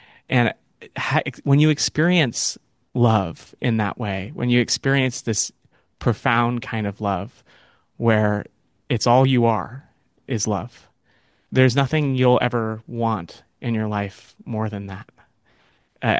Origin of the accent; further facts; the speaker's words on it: California, United States; born or raised there